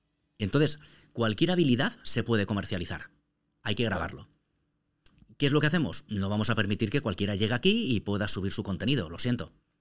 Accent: Valencian Community, Spain; esta oportunidad ahora mismo de dirigirme a los valencianos, a mi tierra

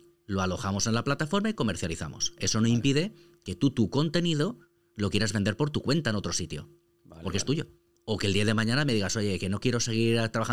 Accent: Valencian Community, Spain; esta oportunidad ahora mismo de dirigirme a los valencianos, a mi tierra

